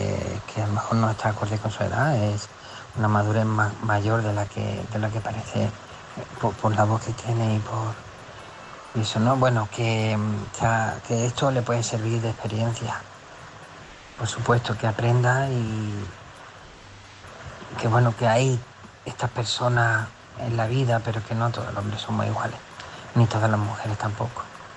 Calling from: Málaga, Andalusia, Spain; de Málaga

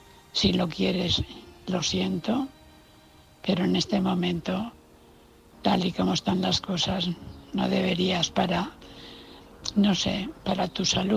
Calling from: Valencia, Valencian Community, Spain; de Valencia.

